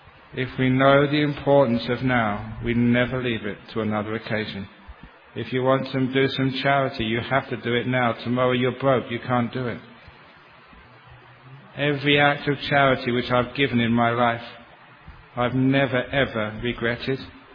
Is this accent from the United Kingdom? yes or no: yes; London, United Kingdom; When I was growing up in London